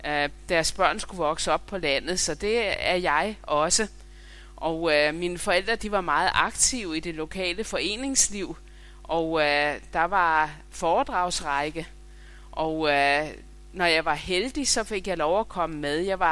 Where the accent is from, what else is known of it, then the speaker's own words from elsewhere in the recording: Central Denmark Region, Denmark; also born or lived in Nordsjælland; now in Tarm, Denmark; Men jeg er fra Midtjylland, og det er Sjælland, det er jo ikke København alt sammen.